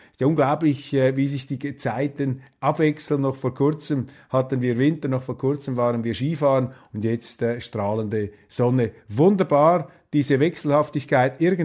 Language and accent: German; Switzerland; Und was uns als Schweizer natürlich besonders freut, ist, dass Granit Xhaka, der Schweizer mit kosovarischem Hintergrund